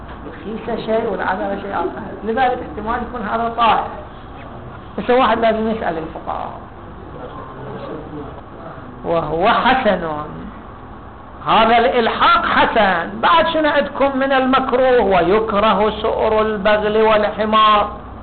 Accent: Iraq; الشيوعية الآن اللي عندنا بالعراق هذول شيوعيون في السياسة

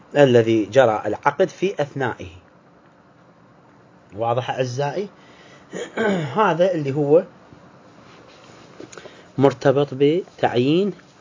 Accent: Iraq; إحنا اللي عندنا في العراق

